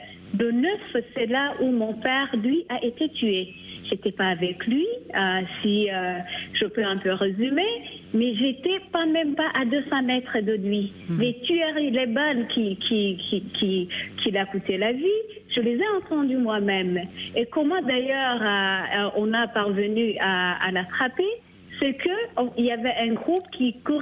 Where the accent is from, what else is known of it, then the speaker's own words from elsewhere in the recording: Kigali, Rwanda; je viens de Kigali, on habitait un quartier sous le nom de Gatsata